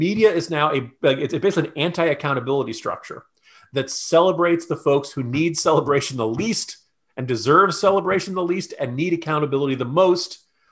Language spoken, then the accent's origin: English; Virginia, United States; Ralph Norton, look, I'm from Virginia.